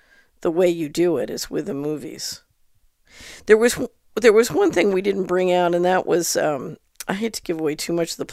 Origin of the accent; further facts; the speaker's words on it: Philadelphia, Pennsylvania, United States; Philly, which is where I grew up. I grew up in West Philly.